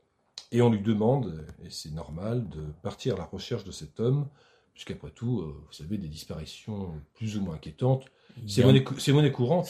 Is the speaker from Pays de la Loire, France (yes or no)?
yes; Pays de la Loire, France; Je suis originaire de la Mayenne.